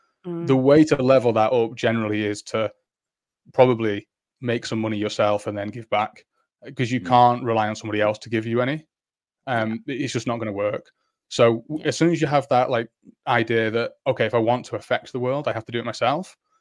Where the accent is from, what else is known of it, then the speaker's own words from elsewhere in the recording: Warrington, North West England, United Kingdom; born there; So, growing up, I was born in Warrington, so I'm halfway between the two, right?